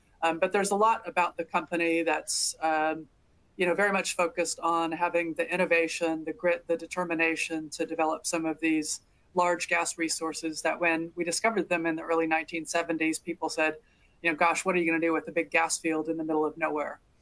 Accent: Colorado, United States; now in Perth, Australia; Yeah, so I grew up in Colorado. So grew up with the mountains as part of my lifestyle, hiking in the summer, skiing in the winter. I have the privilege now of living in Perth, Western Australia

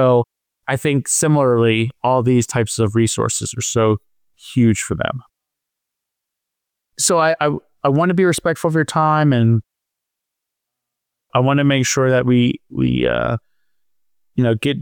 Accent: Philadelphia, Pennsylvania, United States; So the Galapagos is funny because I'm from Philadelphia and huge sports fan.

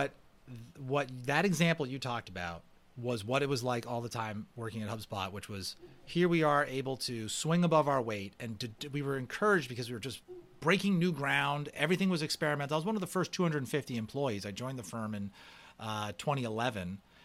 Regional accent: New England, United States; You know, growing up, I'm from New England.

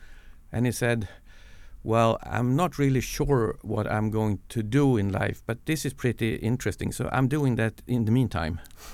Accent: Skellefteå, Västerbotten County, Sweden; now in Umeå, Sweden; But I grew up in Skellefteå, which is about 130 kilometers north of Umeå. I came to Umeå as a student, close to 50 years ago now.

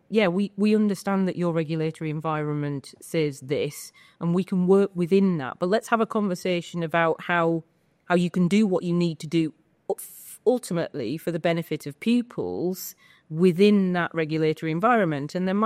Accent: North East England, United Kingdom; I'm from the Northeast.

